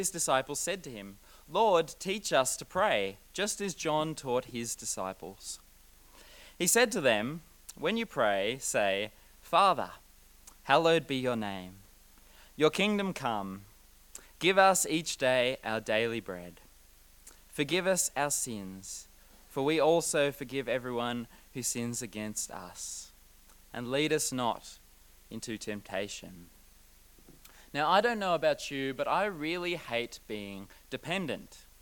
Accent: Queensland, Australia; I'm from Queensland and I really needed to warm up. In Queensland, we only have one day of winter a year, so for me, this is very unusual.

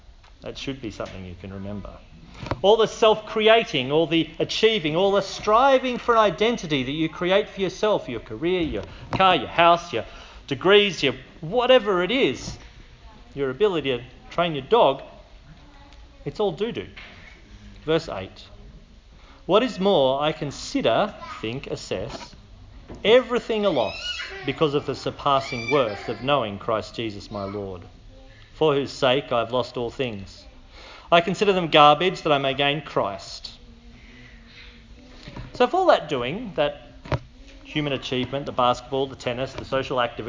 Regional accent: Canberra, Australian Capital Territory, Australia; When you heard I was from Canberra, did you think, oh, no, that's where you get knifed?

